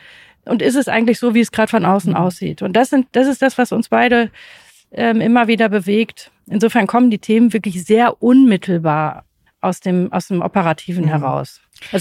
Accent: Rhineland, Germany; ich komme aus dem Rheinland

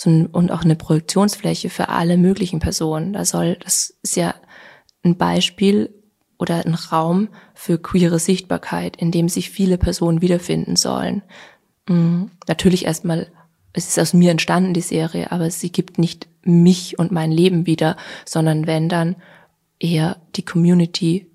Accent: Vienna, Austria; Ja, weil Wien doch meine Heimat ist und ich mich sehr wohl gefühlt habe.

